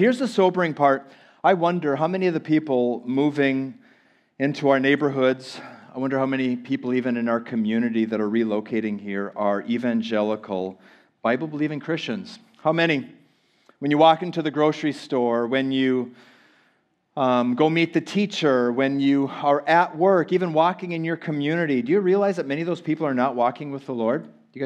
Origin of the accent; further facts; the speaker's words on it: Minnesota, United States; I'm from Minnesota, and so this week we saw that in Minneapolis.